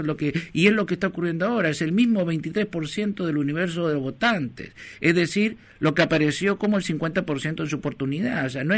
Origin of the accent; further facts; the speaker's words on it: Argentina; Somos argentinos y nosotros hicimos asesorías en su momento al gobierno argentino.